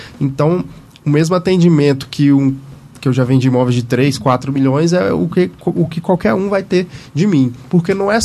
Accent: Luziânia, Goiás, Brazil; now in Brasília, Brazil; Quando eu vim, sou do interior de Goiás, de Lusiânia, quando eu vim trabalhar em Brasília

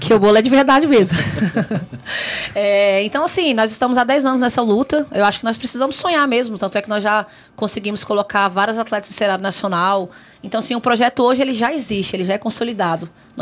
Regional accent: Brazlândia, Federal District, Brazil; Braslândia, que é minha cidade natal

